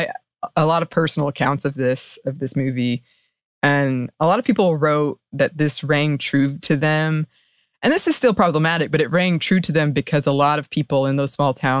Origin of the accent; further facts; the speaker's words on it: West Virginia, United States; And given that I'm from West Virginia, its Appalachian setting called to something inside of me.